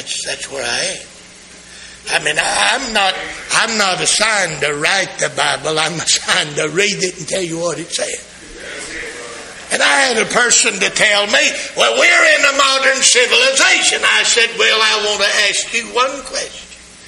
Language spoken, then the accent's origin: English; Mississippi, United States; Now see, I'm from Mississippi. And when I got saved, it didn't change where I was from.